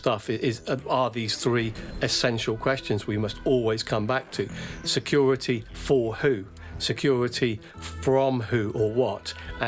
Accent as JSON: {"language": "English", "country": "United Kingdom", "said": "speaking as a Brit"}